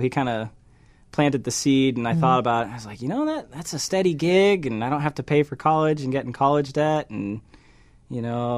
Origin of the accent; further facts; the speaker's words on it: Muskegon, Michigan, United States; I'm from Muskegon, Michigan.